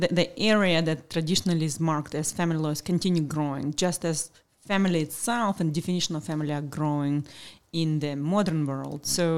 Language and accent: English; Russia; English is a second language; I am born and raised in Russia, so as Russian as they get.